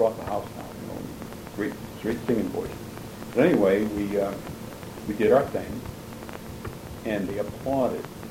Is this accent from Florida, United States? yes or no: no; Deep River, Connecticut, United States; also born or lived in Hartford; I was born in Hartford, but I was brought up in Deep River.